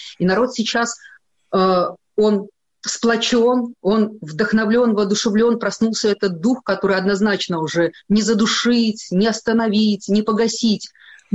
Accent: Belarus; Мы всегда были белорусы со знаком качества, чистые, такие благородные белорусские.

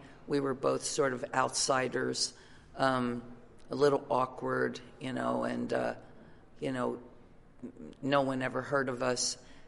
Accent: New Jersey, United States; also born or lived in New York; I'm not from New York. I was from a rural town in South Jersey. I came to New York. I flourished in New York and started my band there and CBGBs

